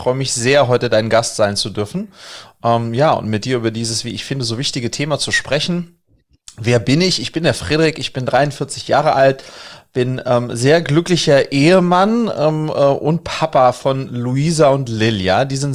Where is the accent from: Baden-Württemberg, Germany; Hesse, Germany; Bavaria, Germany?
Hesse, Germany; Wiesbaden; ich bin in Wiesbaden groß geworden